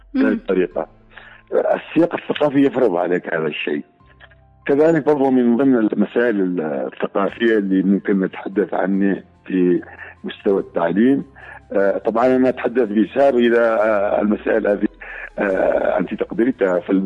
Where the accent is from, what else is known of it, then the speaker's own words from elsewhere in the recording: Yemen; صحيح نحن مجتمع يمني محافظ يغلب على النمط القبلي